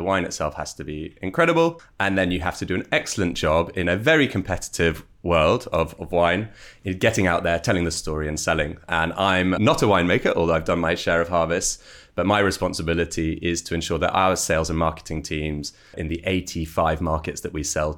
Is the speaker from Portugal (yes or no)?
yes; Portugal; Born and bred in Portugal, but I don't sound particularly Portuguese.